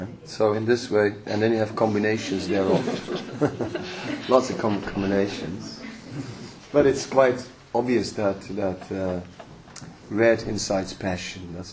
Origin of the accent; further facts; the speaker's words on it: Netherlands; oh well, I'm from Holland, you know.